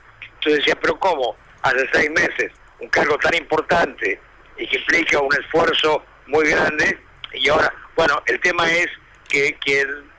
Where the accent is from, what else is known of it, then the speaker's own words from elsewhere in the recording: Argentina; Vos sabés cómo somos los argentinos, que somos desconfiados.